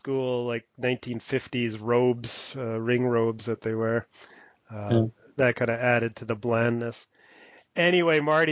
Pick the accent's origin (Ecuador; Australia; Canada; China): Canada; Western Canada; Well, you know, I'm from the West, and us out West don't really like the Eastern Canadians.